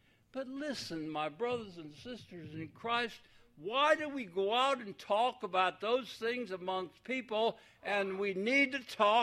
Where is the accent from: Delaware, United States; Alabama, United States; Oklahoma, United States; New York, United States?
Alabama, United States; Even though I'm from Alabama at the point.